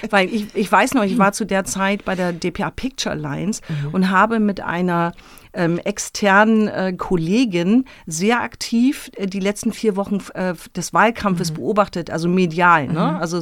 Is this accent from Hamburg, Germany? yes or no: yes; Hamburg, Germany; born there; Ich bin gebürtige Hamburgerin